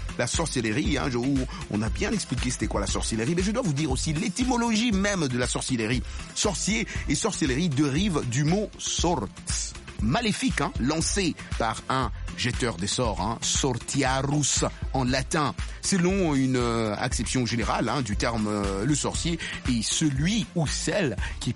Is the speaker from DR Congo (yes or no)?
yes; DR Congo; moi, mon pays d'origine, c'est la RDC. Je sais que quand je grandissais, même en RDC